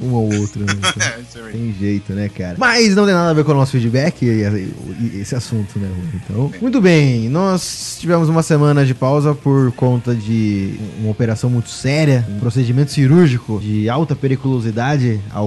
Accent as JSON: {"language": "Portuguese", "country": "Brazil", "said": "Só vou falar baroness porque eu sou brasileiro, entendeu?"}